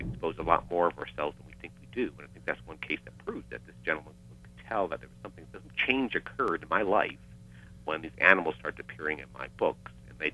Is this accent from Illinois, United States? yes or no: yes; Chicago, Illinois, United States; we grew up in Chicago.